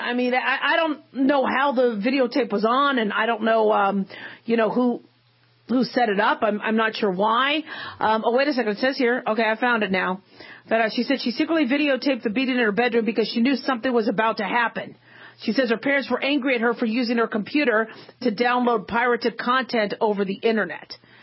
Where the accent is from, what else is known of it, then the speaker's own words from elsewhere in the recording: Phoenix, Arizona, United States; I grew up in Phoenix, Arizona, and we'd have those monsoons. And there was some pretty violent lightning storms.